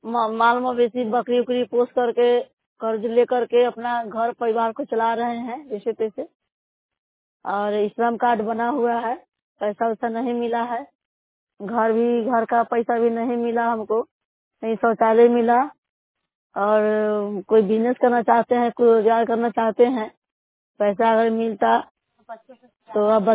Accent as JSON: {"language": "Hindi", "town": "Lalganj", "country": "India", "said": "मैं लालगंज क्षेत्र अर्री से बिलोंग करती हूँ"}